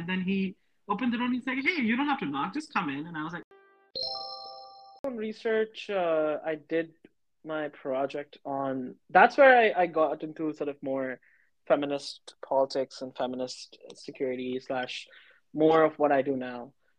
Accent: Madhya Pradesh, India; I'm originally from India, also coming from a relatively small or medium city in Madhya Pradesh.

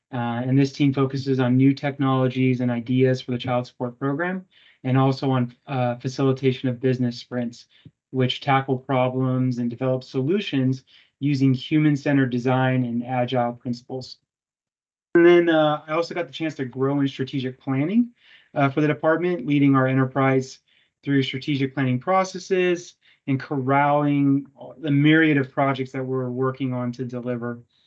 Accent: Sacramento, California, United States; I'm proudly from Sacramento, California. Go Kings, light the beam.

